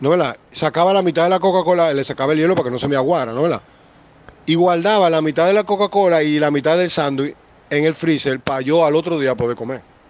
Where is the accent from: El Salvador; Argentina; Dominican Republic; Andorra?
Dominican Republic; yo soy el dominicano que más alto ha llegado en esos departamentos en Grandes Ligas.